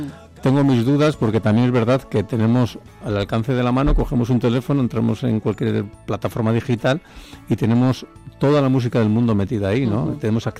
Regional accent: Cantabria, Spain; soy un hombre que le ha cantado mucho a mi tierra, no solamente a Cantabria

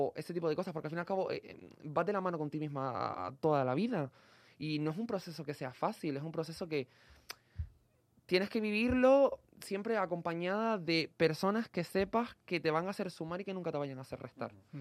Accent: Canary Islands, Spain; vengo de una isla pequeña como Gran Canaria

